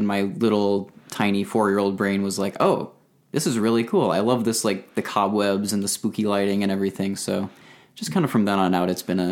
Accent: Tennessee, United States; also born or lived in Chicago / Indiana; So I was born in Chicago, and I think a year later, my family moved to Indiana, and then I lived there for about 7 years. And then after that, we moved to Tennessee, a suburb of Nashville.

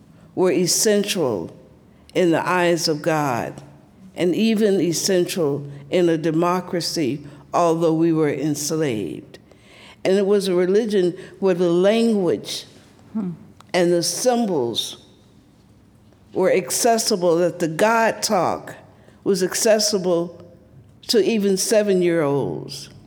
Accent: the South, United States; I grew up in the South. I'm from three generations of Southern Baptist preachers. My father was a Southern Baptist preacher and a chaplain in the Army. And I was bred on black folk religion.

